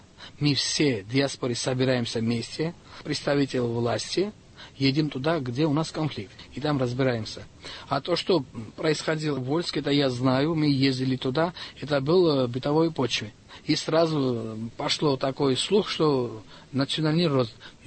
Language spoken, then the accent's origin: Russian; Georgia; now in Russia; Я грузин, но я живу здесь с 1969 года. Я гражданин России.